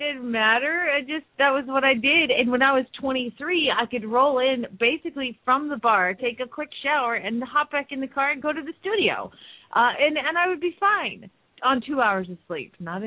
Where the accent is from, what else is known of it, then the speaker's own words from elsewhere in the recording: Phoenix, Arizona, United States; from Phoenix, Arizona